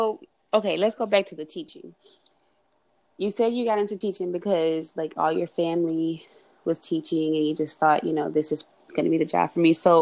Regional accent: Texas, United States; maybe because I'm from Texas

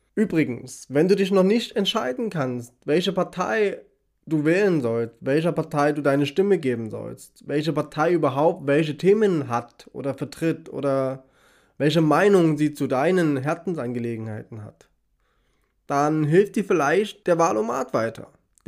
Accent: Saxony, Germany; now in Leipzig, Germany; Denn ich komme ursprünglich selbst aus dem Erzgebirge und weiß, was dort mitunter los ist. Zum Glück wohne ich mittlerweile schon lange, lange in Leipzig

